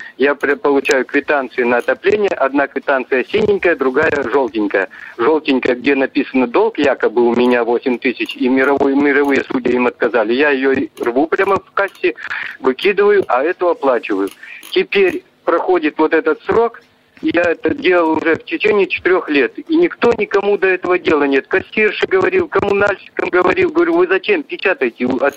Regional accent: Nytva, Perm Krai, Russia; я из Нытвы.

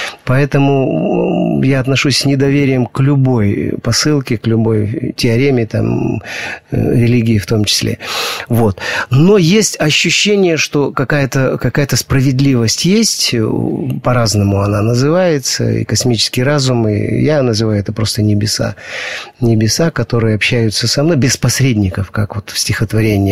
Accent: Chelyabinsk Oblast, Russia; born there; я родился очень близко, в Челябинской области. То есть это мой регион.

